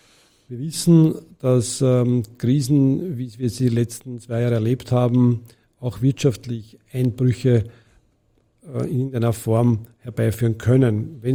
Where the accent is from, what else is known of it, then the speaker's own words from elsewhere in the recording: Vienna, Austria; Und das ist ein gesellschaftlicher Auftrag, den wir als Wiener hier sehen.